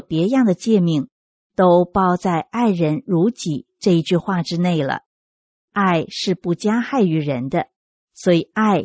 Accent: China; 想想看，我们中国人啊，谁会喜欢去管人的闲事，碰到事情总是尽量的置身事外，免得自找麻烦啊。

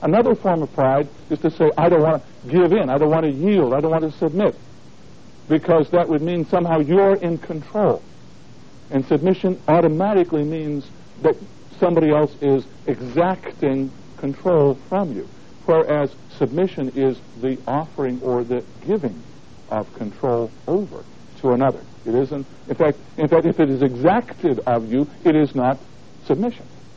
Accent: Boston, Massachusetts, United States; In fact, I come from Boston. And in Boston, you know, you get manners with your mother's milk. You're supposed to behave in a certain way because you're a proper Bostonian.

